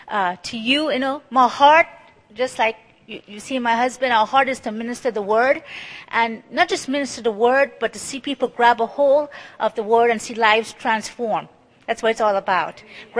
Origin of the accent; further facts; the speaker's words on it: Trinidad & Tobago; now in United States; So I'm from Trinidad. I've met Sean in the United States